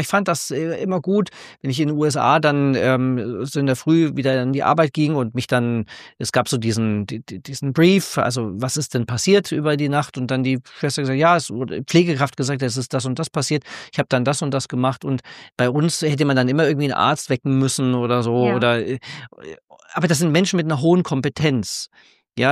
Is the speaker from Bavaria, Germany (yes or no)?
yes; Bavaria, Germany; Ich komme selber vom Land, also ich komme aus dem Allgäu und meine Eltern leben da noch und ich bin da immer wieder